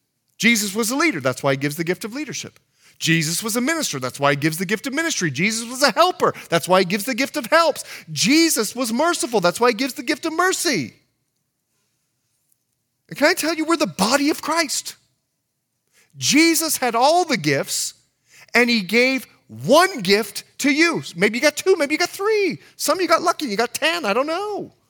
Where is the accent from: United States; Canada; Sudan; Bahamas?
Bahamas; I'm from the Bahamas.